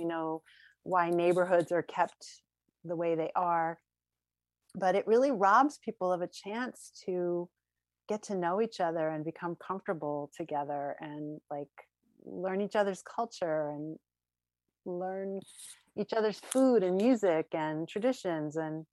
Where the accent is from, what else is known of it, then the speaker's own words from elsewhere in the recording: Queens, New York, United States; when I think back about my growing up in Queens, the neighborhood was fairly diverse